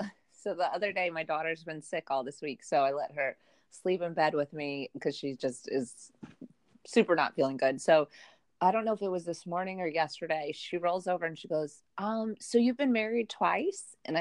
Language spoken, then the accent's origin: English; New York City, New York, United States; growing up in New York City, if there's, you know, 200 countries represented in, like, you know, 7 square miles, you're going to be pretty tolerant of diversity